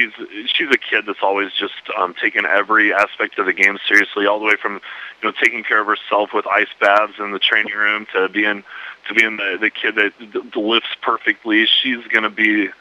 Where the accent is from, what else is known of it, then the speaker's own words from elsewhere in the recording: Nebraska, United States; she's like, oh, I'm from Western Nebraska … I was too, so I know what that's like.